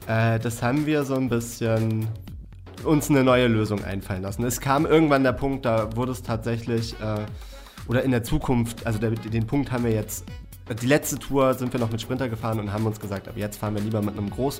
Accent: Kiel, Schleswig-Holstein, Germany; weil wir kommen ja aus Kiel

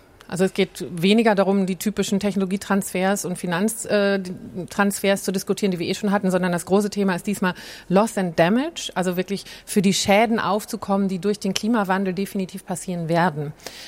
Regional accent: Bielefeld, North Rhine-Westphalia, Germany; Also ich habe auch eine Zeit lang selber in so einer gemischten Liga gespielt in meiner Jugend in Bielefeld.

